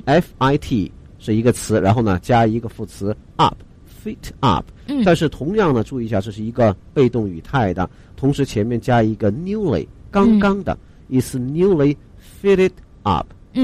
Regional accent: China; 另外呢，我们中国人呢会有的讲究呢

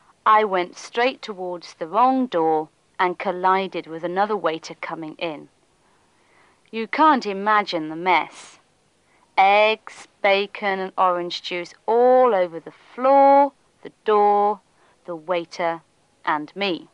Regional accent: England, United Kingdom; accent: English; But some of the waiters started making fun of my English accent. They were all Scottish.

